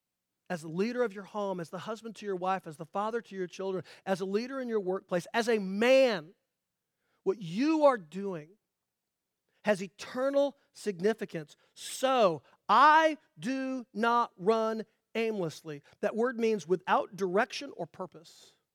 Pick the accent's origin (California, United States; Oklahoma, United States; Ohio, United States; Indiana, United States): Indiana, United States; Indianapolis; I grew up in Indianapolis.